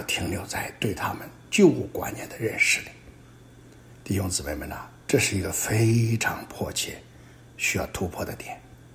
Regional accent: China; 我们中国人有句话说，士别三日都要当刮目相看。

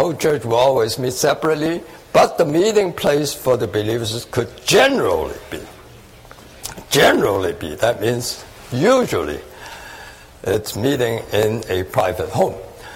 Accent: Hong Kong; now in New York, United States; I grew up in Hong Kong

